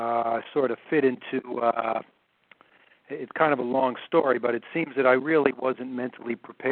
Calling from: Clarks Summit, Pennsylvania, United States; I'm calling from Clark Summit, Pennsylvania.

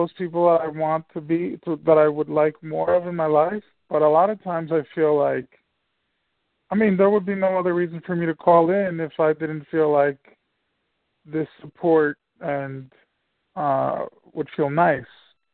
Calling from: New Jersey, United States; from New Jersey.

